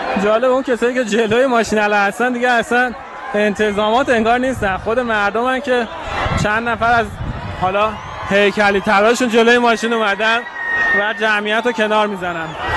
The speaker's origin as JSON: {"language": "Persian", "town": "Tehran", "region": "Tehran Province", "country": "Iran", "said": "این توفیق رو ما که تهرانی هستیم خیلی خوب نمیتونیم درک کنیم"}